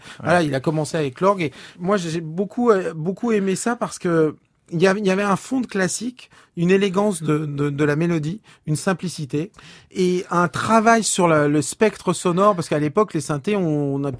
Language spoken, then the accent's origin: French; Brittany, France; parce que déjà je suis breton et que je suis né avec la musique celtique.